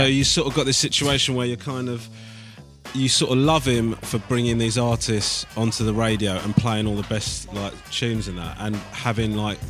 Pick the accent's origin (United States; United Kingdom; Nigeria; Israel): United Kingdom; as much of a hip-hop fan as I am by dint of me being British, an outsider looking in.